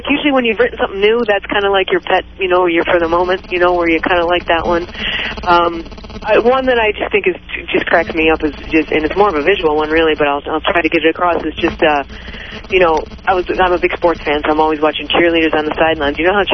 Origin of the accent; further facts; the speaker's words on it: Detroit, Michigan, United States; also born or lived in Minnesota; Well, I grew up in Detroit, Michigan.